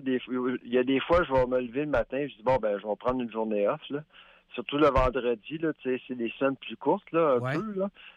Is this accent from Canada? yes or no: yes; Quebec, Canada